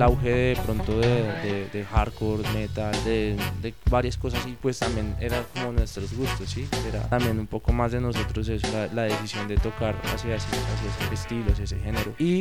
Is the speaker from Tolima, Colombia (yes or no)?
no; Fusagasugá, Cundinamarca, Colombia; Bueno, pues nosotros somos de acá, de Fusagasugá.